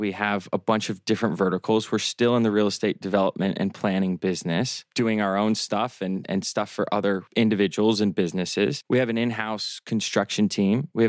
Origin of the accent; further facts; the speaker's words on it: Omaha, Nebraska, United States; they think I'm from Oklahoma and not Omaha, Nebraska.